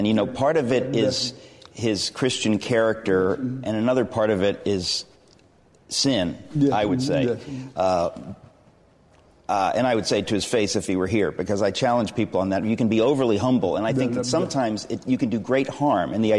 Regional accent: Manhattan, New York, United States; I'm from Manhattan in New York City. We don't have bonfires.

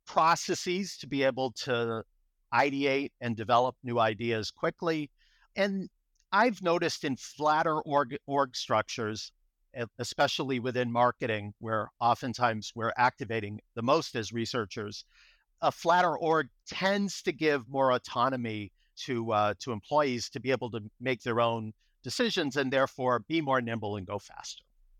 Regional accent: Boston, Massachusetts, United States; accent: Boston; I grew up in Boston, so you'll hear my Boston accent come through, but I've been in California.

